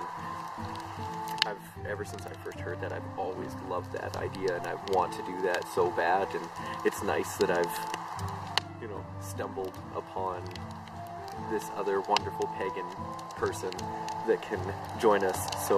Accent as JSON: {"language": "English", "country": "Canada", "said": "I would have to say a little bit of being Canadian, the indigenous people here"}